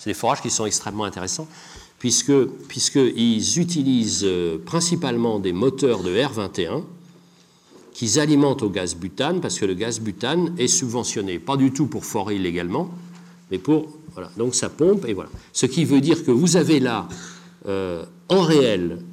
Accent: Brittany, France; je suis breton

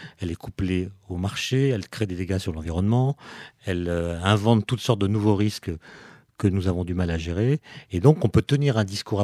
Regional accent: France; On ne soupçonne pas, quand on est français, parce que nous avons été en France habitués à un certain nombre d'auteurs

